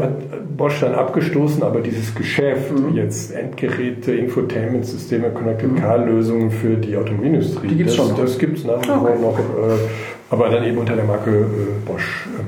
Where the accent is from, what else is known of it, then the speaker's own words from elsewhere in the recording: North Rhine-Westphalia, Germany; ich komme ja eigentlich so aus NRW, aus dem Bergischen Land.